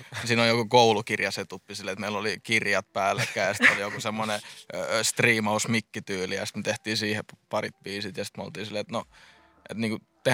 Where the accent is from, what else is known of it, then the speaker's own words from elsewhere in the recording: Pori, Satakunta, Finland; sitten just kun me ollaan Porista